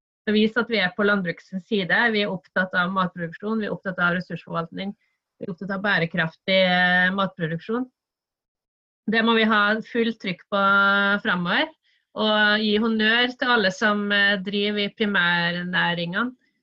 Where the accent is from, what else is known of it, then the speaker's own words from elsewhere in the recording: Vestland, Norway; Jo, altså jeg har vokst opp i Sogn og Fjordane. Når jeg vokste opp så var det mye sau der.